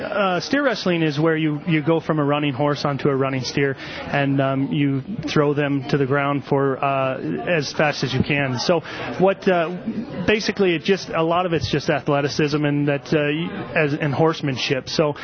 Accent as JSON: {"language": "English", "region": "Montana", "country": "United States", "tie": "born or raised there", "also_born_or_lived": "Colorado", "said": "I grew up in Montana, and so I was always around it. And then when we came down to Colorado in '87, I just kind of got away from it"}